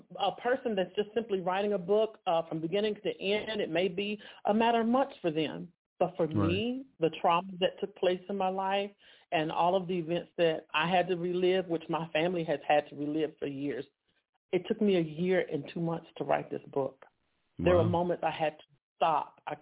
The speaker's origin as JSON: {"language": "English", "town": "Light Oak", "region": "North Carolina", "country": "United States", "tie": "born or raised there", "also_born_or_lived": "Charlotte, United States", "said": "I was born and raised in Light Oak community and also Charlotte area. Those areas are precious to me."}